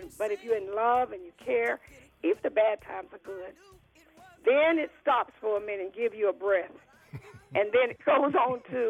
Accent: Alabama, United States; I was raised in Alabama, and I heard three types of music. That was gospel, that was rhythm and blues, and it was country.

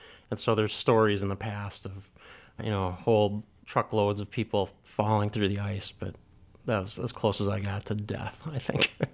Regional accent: Wisconsin, United States; I'm from Wisconsin originally, which I think is pretty exotic if you look around.

